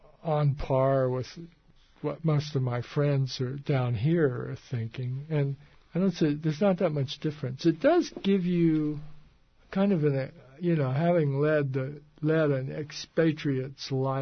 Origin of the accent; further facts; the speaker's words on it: Virginia, United States; now in Vancouver, Canada; I don't know if I'm a Canadian. I mean, I feel like a guy from Southwest Virginia who lives in Vancouver.